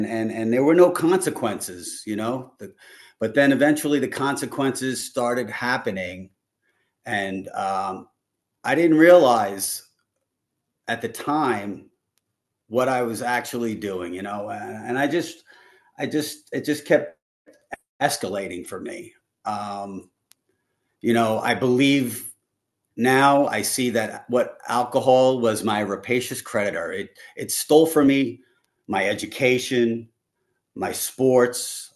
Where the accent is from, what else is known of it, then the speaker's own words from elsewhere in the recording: New York City, New York, United States; I was born in Brooklyn in a neighborhood where there were bars on every corner. And I grew up across the street from a schoolyard